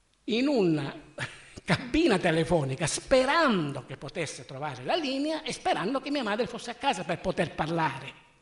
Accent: Calabria, Italy; also born or lived in Turin; Io, quando avevo qualche anno più di voi, non avendo la mia terra, la Calabria, un'università, andai a studiare a Torino

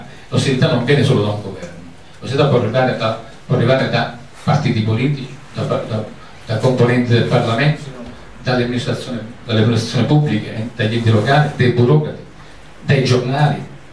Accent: Sicily, Italy; la mia terra, quindi per la mia Sicilia

